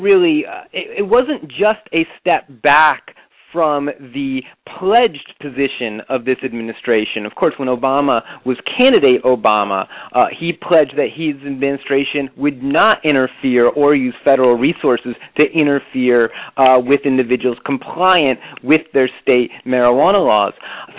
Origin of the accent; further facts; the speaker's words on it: New England, United States; I grew up in New England. I'm very used to the idea that localities set their own policies regarding vice. Where I grew up, there were wet counties, there were dry counties.